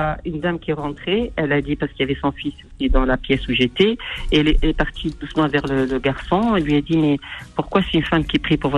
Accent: Algeria; chez nous en Algérie

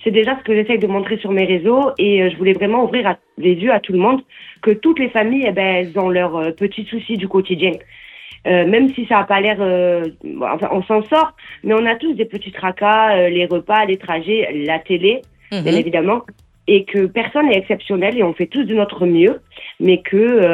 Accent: south of France, France; Comme on dit, on vient du Sud et on ne sait pas parler doucement.

